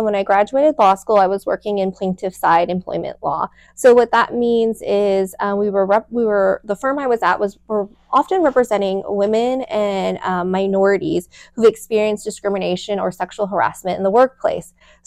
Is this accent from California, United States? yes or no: yes; Elk Grove, California, United States; also born or lived in San Francisco / Orange County; So I was born in San Francisco, went to school here in the Sacramento area in Elk Grove, and then I went away for several years.